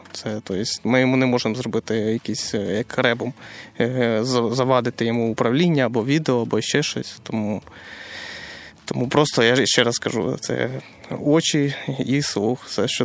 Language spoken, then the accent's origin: Ukrainian; Zaporizhzhia, Zaporizhzhia Oblast, Ukraine; Я сам з Запоріжжя.